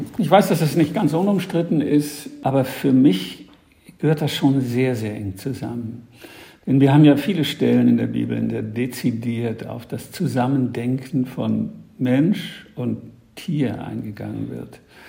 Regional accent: Northern Germany, Germany; Für mich selbst als Norddeutscher gehört unbedingt dazu auch der Sturm

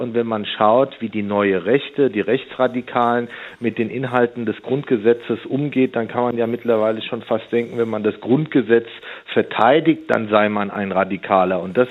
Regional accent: Germany; Ja, auf jeden Fall bin ich Deutscher, so empfinde ich das. So ist auch, sage ich mal, mein rechtlicher Status.

